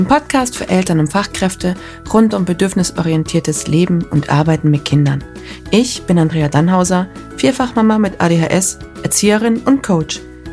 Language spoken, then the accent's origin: German; Cologne, North Rhine-Westphalia, Germany; fast eine ganze Woche weg von zu Hause, in Kölle, meiner alten Heimat